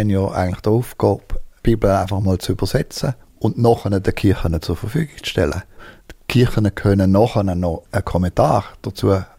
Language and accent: German; Switzerland; Das erleben wir auch in der Schweiz auch. Dass unser Dialekt eigentlich das ist, was auch das Emotionale ausdrückt.